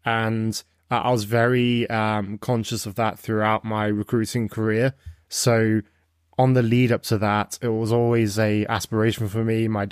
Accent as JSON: {"language": "English", "town": "Nottingham", "region": "East Midlands", "country": "United Kingdom", "tie": "born or raised there", "moved": "as an adult", "lives_now": "Canada", "said": "Yeah, so originally from Nottingham in the UK. So I was born and raised there. And I've been in North America for the past 10 and a half years, 11 years now. Came here in end of 2013."}